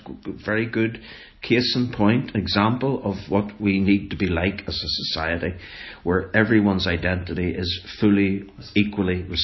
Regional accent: Ireland; I'm a nationalist. I believe in a united Ireland. I see myself as an Irish citizen. I don't subscribe to Britishness, for want of a better term.

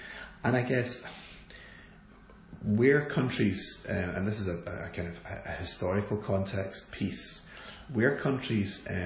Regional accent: Glasgow, Scotland, United Kingdom; I come from Glasgow

